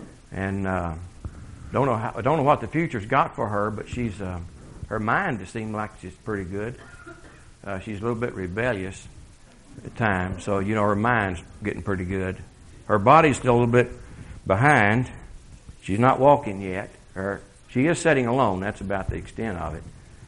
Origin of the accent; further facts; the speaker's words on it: the South, United States; I'm from the South.